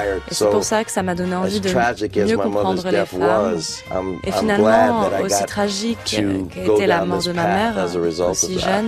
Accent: New Orleans, Louisiana, United States; en grandissant à la Nouvelle-Orléans, il y avait de la musique partout, dans toutes les maisons, à tous les coins de rue.

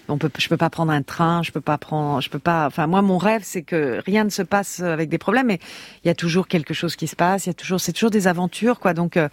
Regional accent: France; Je suis française quand même.

